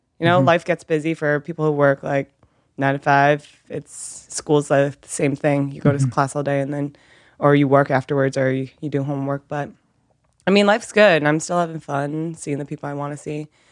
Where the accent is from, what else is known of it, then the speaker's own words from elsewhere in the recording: Weymouth, Massachusetts, United States; I was born and raised in Weymouth, Massachusetts. My parents, both of them, are Vietnamese immigrants.